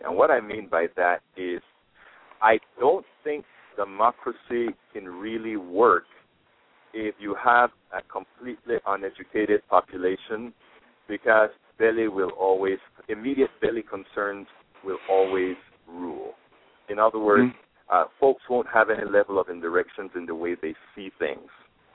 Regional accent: Panama; I am from what folks like to call a third world country. I'm from Panama, Central America.

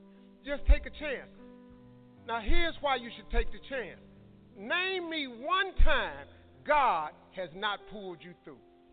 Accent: Cleveland, Ohio, United States; I'm from Cleveland. I do things. I don't want no trouble.

